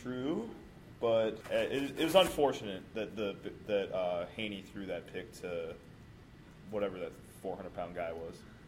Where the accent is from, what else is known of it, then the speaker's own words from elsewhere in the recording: Cedar Falls, Iowa, United States; We're from Cedar Falls, Iowa.